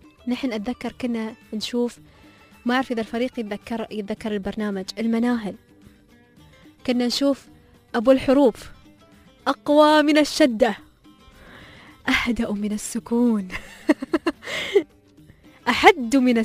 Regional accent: United Arab Emirates; accent: Emirati; بلهجتنا الإماراتية

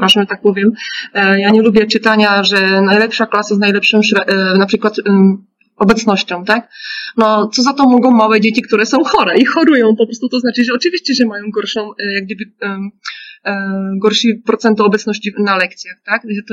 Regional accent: South Moravian Region, Czechia; Polish is a second language; ja pochodzę z południowych Moraw, na granicy z Austrią się urodziłam i to jest rejon wina.

